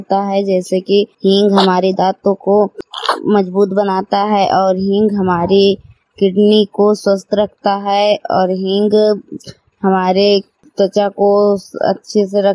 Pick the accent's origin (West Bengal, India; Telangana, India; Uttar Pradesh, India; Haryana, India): Uttar Pradesh, India; Hariyarpur; मैं हरियरपुर गांव जिला सरवस्ती की रहने वाली हूं।